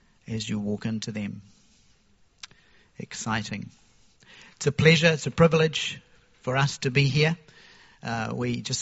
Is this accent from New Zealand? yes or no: yes; New Zealand; We come from New Zealand, where we spend a fair bit of our time.